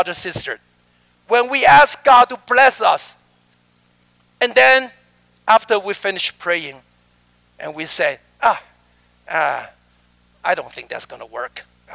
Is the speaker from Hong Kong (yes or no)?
yes; Hong Kong; I came from Hong Kong, a city boy.